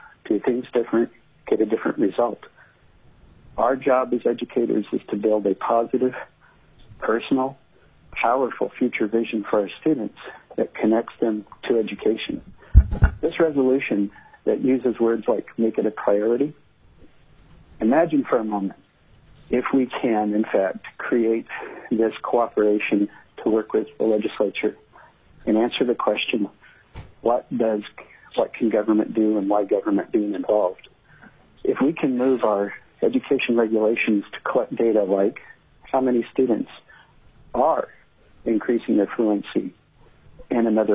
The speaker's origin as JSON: {"language": "English", "country": "United States", "tie": "born or raised there", "said": "I'm not Alaska Native. … growing up in the United States with that name makes a tough childhood."}